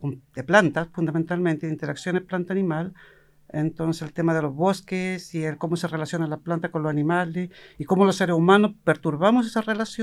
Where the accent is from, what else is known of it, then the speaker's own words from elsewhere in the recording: Santiago, Santiago Metropolitan, Chile; moved away as an adult; now in Osorno, Chile; yo soy de Santiago, pero llegué aquí a la universidad en el 2011 en un concurso que se hizo para proveer de profesores a diferentes departamentos de la universidad, y es así como me instalé acá en Osorno